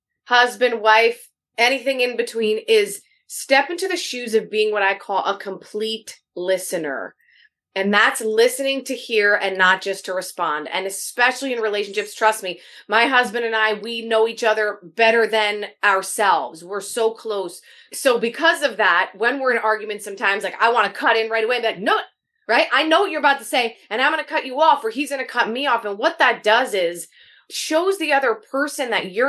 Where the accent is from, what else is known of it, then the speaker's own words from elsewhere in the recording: New Jersey, United States; First of all, I absolutely love being from New Jersey.